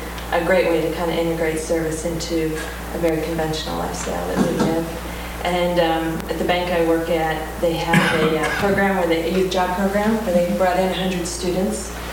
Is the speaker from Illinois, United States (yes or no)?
no; New Jersey, United States; I was brought up in New Jersey and found my way to Washington about 10 years ago.